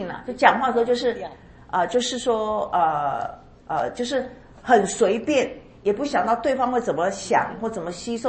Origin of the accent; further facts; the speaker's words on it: China; 我们中国人特别是应该在说话上是有修养的